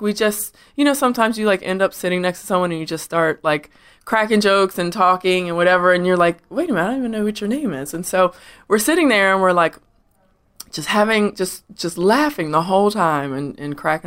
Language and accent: English; Baltimore, Maryland, United States; I'm from Baltimore